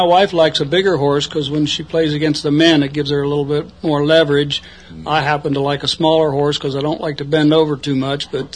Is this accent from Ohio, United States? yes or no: yes; Dayton, Ohio, United States; now in Kentucky, United States; My wife and I are from Ohio and lived in Dayton, had a small farm there, and always wanted to move to Kentucky